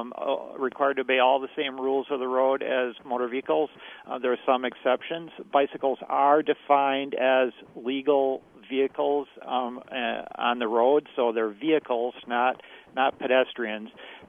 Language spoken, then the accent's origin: English; Milwaukee, Wisconsin, United States; Hey, I don't know if your listeners can tell by my accent, but I'm a Milwaukee guy, born and raised, grew up on